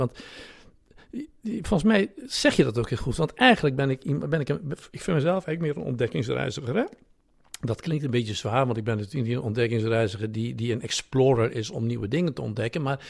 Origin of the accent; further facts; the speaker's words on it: Assen, Drenthe, Netherlands; Ik zei, nee, Drenthe. Hij zei, dan is het goed.